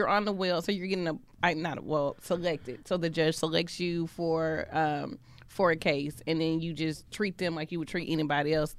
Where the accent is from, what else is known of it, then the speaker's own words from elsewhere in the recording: Dallas, Texas, United States; Oh, coming from a Dallas girl.